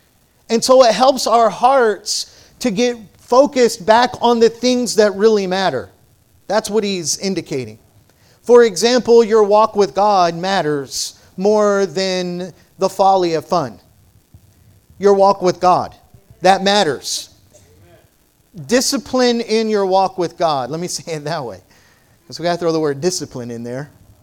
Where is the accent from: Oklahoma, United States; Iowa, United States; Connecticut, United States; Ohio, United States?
Oklahoma, United States; I didn't know any of that stuff, and I'm from Oklahoma, you know, so how embarrassing is that?